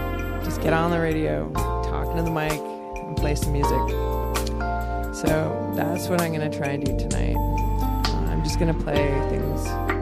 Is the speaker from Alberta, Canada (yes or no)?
no; Montreal, Quebec, Canada; now in Cairo, Egypt; I'm from Montreal, Canada, and I'm here for the next little while.